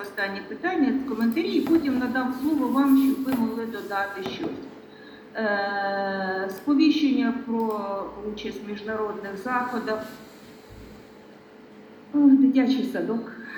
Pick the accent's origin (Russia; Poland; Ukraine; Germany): Russia; first language ru; Ukrainian is a second language; Я росіянка і спочатку колись була російськомовна